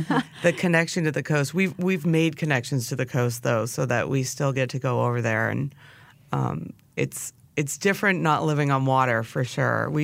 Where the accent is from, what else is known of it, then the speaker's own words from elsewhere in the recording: New Hampshire, United States; I am originally from New England, New Hampshire to be exact. I grew up on a little river where they did a lot of lobstering.